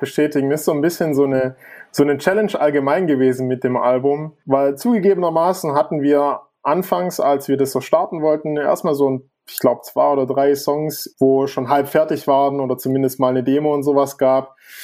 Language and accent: German; Baden-Württemberg, Germany; wir kommen ja aus der Stuttgarter Gegend.